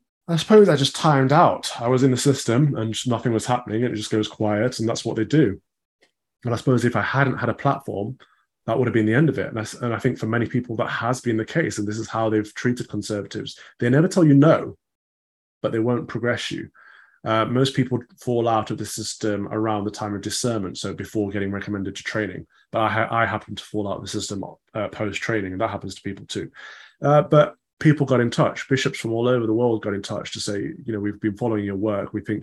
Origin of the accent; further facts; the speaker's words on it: England, United Kingdom; But I'm a Christian. I'm English. I'm British.